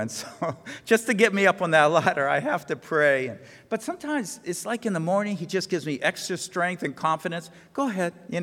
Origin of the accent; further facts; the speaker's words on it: New England, United States; I come from New England